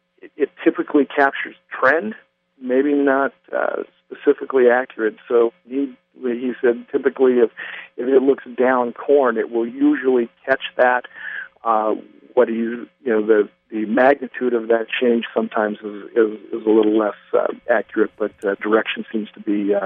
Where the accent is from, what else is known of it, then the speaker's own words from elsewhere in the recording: Wyoming, United States; I grew up in Wyoming, went to school at the University of Wyoming, and we are about 23 miles off the Wyoming border, as far west of Nebraska as you can get.